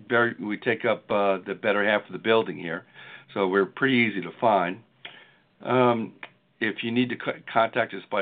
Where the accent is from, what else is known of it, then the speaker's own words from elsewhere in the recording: Ronkonkoma, New York, United States; You know, I grew up in Ronkonkoma, New York. I went to the local high school here.